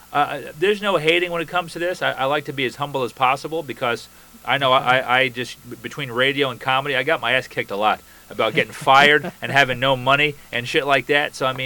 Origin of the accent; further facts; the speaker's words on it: Florida, United States; I come from Florida in the Tampa Bay area where we have enough road rage.